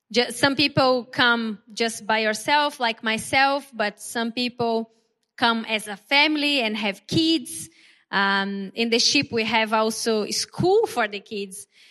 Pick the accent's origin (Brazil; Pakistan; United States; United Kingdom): Brazil; English is a second language; as he already introduced myself. I am from Brazil